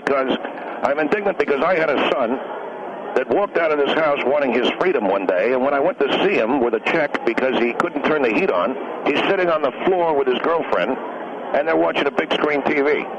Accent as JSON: {"language": "English", "country": "United States", "said": "I'm a patriot. I'm an American."}